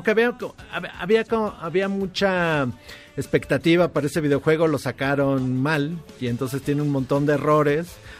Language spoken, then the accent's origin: Spanish; Mexico City, Mexico; No, pues crecí en el Olivar del Conde.